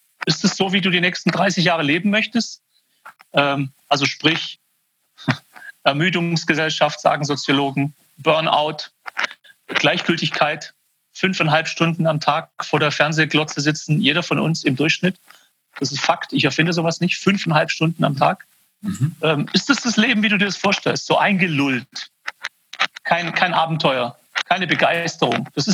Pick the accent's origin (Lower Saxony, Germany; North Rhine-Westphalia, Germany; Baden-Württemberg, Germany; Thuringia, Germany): Baden-Württemberg, Germany; Meine Eltern sind aus dem Iran Ende der 60er Jahre nach Deutschland gekommen. Da bin ich hier in der Nähe von Stuttgart geboren